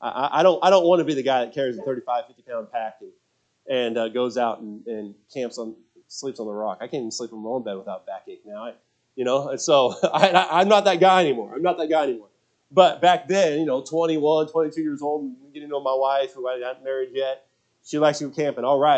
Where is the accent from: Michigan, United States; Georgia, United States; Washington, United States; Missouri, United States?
Washington, United States; It's something that I grew up doing often in Washington State and the mountains areas.